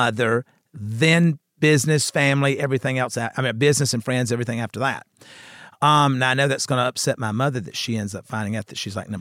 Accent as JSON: {"language": "English", "region": "South Carolina", "country": "United States", "tie": "born or raised there", "said": "from my friend Sherry Bradshaw, who I grew up with in South Carolina."}